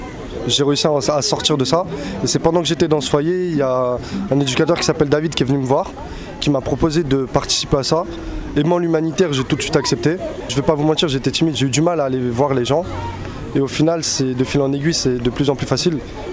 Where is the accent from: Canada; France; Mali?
France; Colombes, Île-de-France; Moi je viens de région parisienne, j'habite dans le 92 à Colombes.